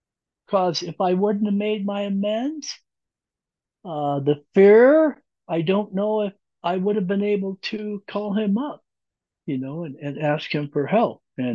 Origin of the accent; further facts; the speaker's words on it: Alaska, United States; now in Denver, United States; my brother, who's a retired state trooper up in Alaska, which is my home state, by the way